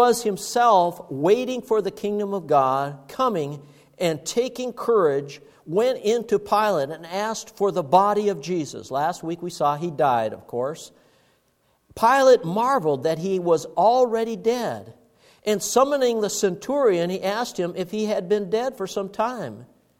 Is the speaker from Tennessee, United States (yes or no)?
no; Duluth, Minnesota, United States; It was about 60 miles away from where I was raised in Duluth, Minnesota.